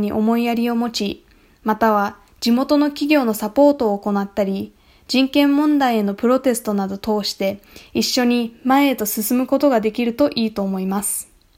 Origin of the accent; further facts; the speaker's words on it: California, United States; also born or lived in Sydney, Australia; シドニー、オーストラリアで生まれましたが、カリフォルニアで育ち、リトル東京は私の日系ヘリテージについて学ぶ場所、